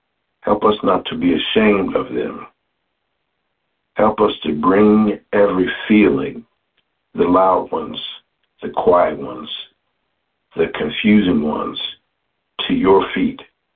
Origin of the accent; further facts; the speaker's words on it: Lincoln Heights, Ohio, United States; I come to you all from Lincoln Heights, Ohio.